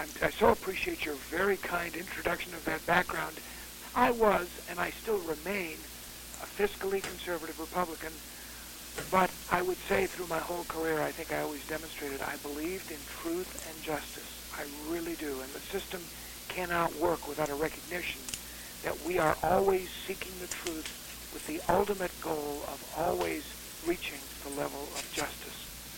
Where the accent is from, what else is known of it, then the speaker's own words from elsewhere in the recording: Cleveland, Ohio, United States; I was from Cleveland. I'd gone to law school at Case Western Reserve.